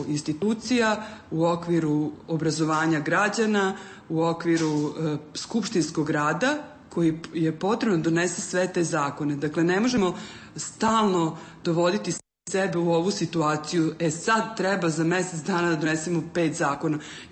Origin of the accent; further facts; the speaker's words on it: Subotica, Vojvodina, Serbia; pa onda se osjećam kao Subotičanka, pa kao Vojvođanka, pa onda te kao građanin Srbije.